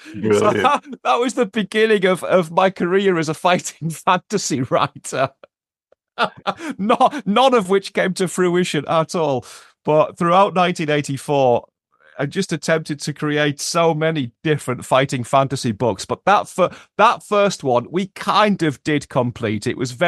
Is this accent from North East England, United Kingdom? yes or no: yes; Yarm, North East England, United Kingdom; when I walked in the woods around my hometown, around Yarm, and it's quite a rural area